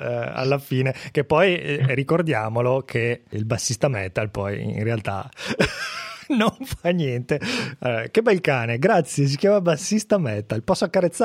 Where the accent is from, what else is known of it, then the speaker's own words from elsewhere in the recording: Padua, Veneto, Italy; Perché io sono di Padova